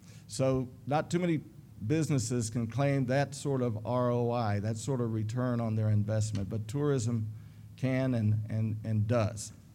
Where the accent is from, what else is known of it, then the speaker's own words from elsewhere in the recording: Lebanon, Kentucky, United States; I grew up in Lebanon in Marion County, so lived here all my life, went to Center College, never have left the state.